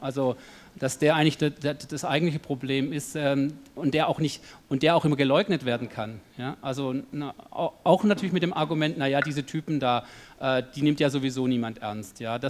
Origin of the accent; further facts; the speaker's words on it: Switzerland; also in der Schweiz, wo ich herkomme, jetzt war diese Debatte um die Minarette